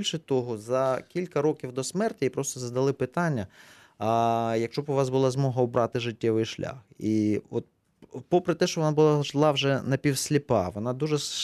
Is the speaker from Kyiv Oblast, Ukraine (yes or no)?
no; Simferopol, Crimea, Ukraine; Я сам з Сімферополя, да, мене це коробить внутрішньо.